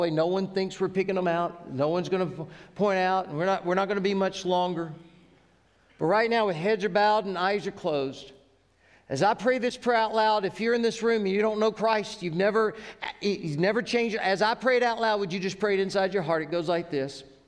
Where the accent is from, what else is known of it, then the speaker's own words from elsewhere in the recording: Inslee, United States; I grew up over in Inslee.